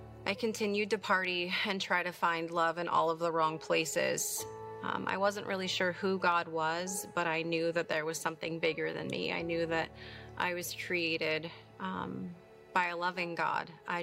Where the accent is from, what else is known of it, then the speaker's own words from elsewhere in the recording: Ventura, California, United States; this is my story. So I was born and raised in Ventura.